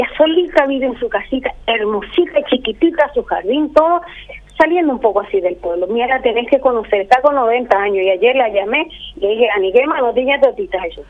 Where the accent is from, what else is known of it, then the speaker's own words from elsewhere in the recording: Asunción, Paraguay; pues yo me crié un poquito con mi abuela, por eso que hablo así, pues soy de Asunción